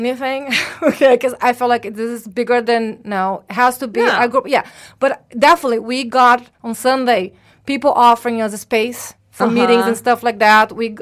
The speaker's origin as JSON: {"language": "English", "country": "Brazil", "said": "I'm from Brazil."}